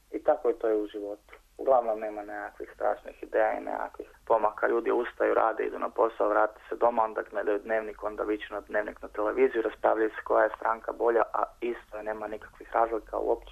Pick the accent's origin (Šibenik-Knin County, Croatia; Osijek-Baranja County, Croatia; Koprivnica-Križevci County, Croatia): Koprivnica-Križevci County, Croatia; Koprivnica; ja sam iz Koprivnice koja je kraj Zagreba, to je Panonska ravnica i to je taj jedan melankolični, mogu reći, način života